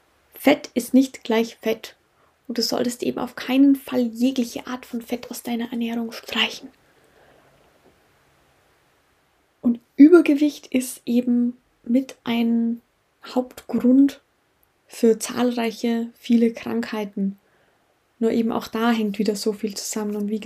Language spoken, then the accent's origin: German; Tyrol, Austria; in meiner Heimat Tirol